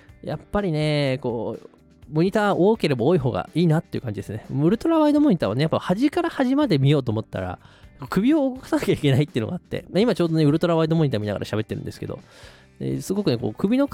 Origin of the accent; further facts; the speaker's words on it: Kanagawa, Japan; 私は神奈川出身なので